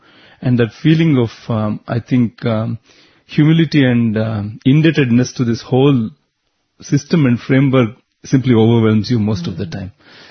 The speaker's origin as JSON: {"language": "English", "town": "Bangalore", "region": "Karnataka", "country": "India", "said": "And I'm from Bangalore."}